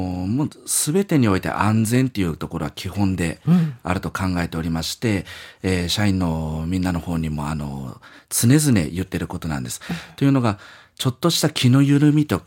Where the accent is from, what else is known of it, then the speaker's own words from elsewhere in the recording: Itoshima, Fukuoka, Japan; はい、そうです。糸島出身です。